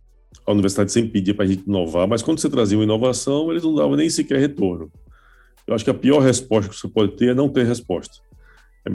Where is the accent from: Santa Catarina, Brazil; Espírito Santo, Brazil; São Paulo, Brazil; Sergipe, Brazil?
Sergipe, Brazil; já que eu sou sergipano, falei, vamos para Sergipe.